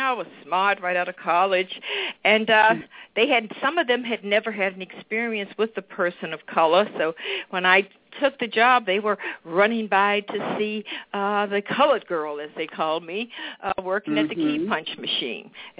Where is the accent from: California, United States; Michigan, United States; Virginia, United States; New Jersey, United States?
Virginia, United States; Richmond; Well, I came to Massachusetts from Richmond, Virginia, and I've always kind of been in the space.